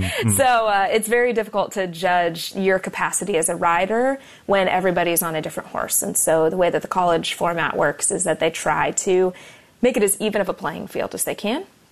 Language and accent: English; Oregon, United States; also born or lived in Texas; So I grew up in Oregon, but I rode for Texas Christian University's equestrian team.